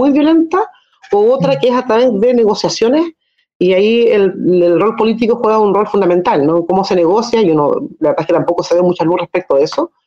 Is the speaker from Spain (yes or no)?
no; Ancud, Los Lagos, Chile; yo soy de Ancud, y Ancud es la primera ciudad, ¿no?, que recibe el viento del Pacífico, ¿no?, en Chiloé.